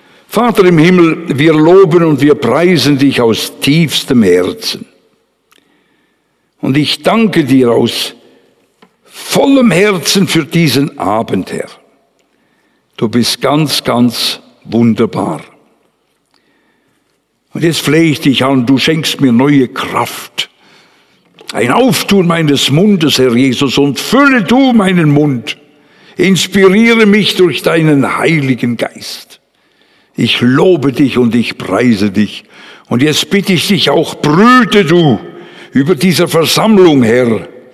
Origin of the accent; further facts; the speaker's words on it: Bern, Switzerland; wie ich als Berner Freunde plötzlich da als Prediger, und das war meine erste Stelle, vollamtlich in Paris landete.